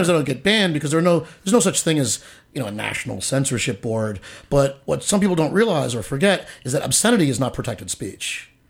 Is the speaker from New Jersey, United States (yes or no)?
yes; Metuchen, New Jersey, United States; And also Saturday night in Metuchen, New Jersey, my hometown, on Main Street in Metuchen at a great bookstore called Raconteur.